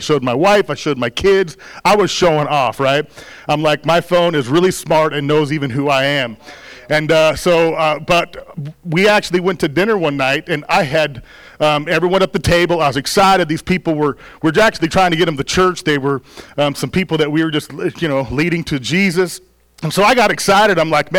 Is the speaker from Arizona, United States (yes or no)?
yes; Arizona, United States; And for those that don't know us, we are from Arizona. Don't hold it against us.